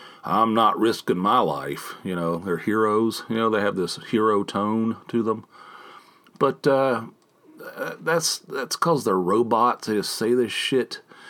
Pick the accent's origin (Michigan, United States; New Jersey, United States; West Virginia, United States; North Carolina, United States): West Virginia, United States; moved away; also born or lived in California; I grew up in West Virginia where we used to get blasted with snow too back in the day.